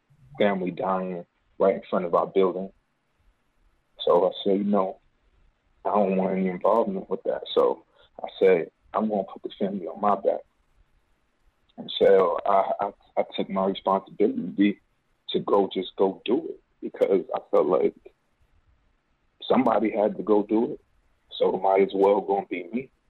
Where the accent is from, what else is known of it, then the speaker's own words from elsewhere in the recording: New York City, New York, United States; Man, you know, I'm being from the South Bronx